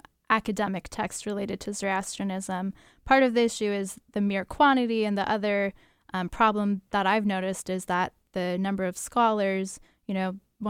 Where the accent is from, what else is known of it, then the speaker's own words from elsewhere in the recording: California, United States; And so I grew up in the Bay Area, and our nearest temple is, as you said, in San Jose, but that's still quite a distance.